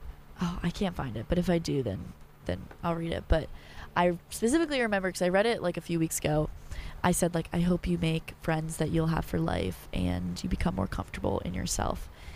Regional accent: Maryland, United States; like, oh, your family's from Virginia, I'm from Maryland, like da da da da da, and like I would make friends

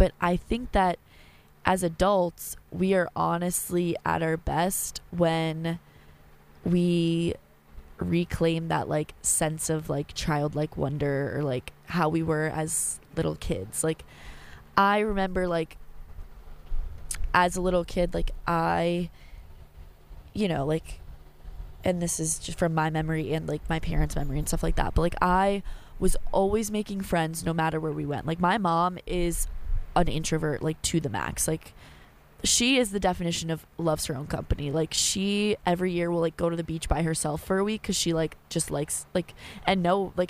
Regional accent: Maryland, United States; like, oh, your family's from Virginia, I'm from Maryland, like da da da da da, and like I would make friends

